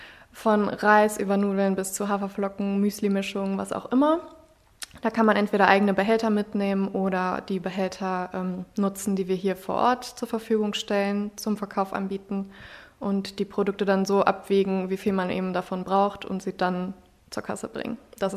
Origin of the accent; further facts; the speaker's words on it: Gladbach, North Rhine-Westphalia, Germany; bin auch aus Gladbach und bin 26 Jahre alt.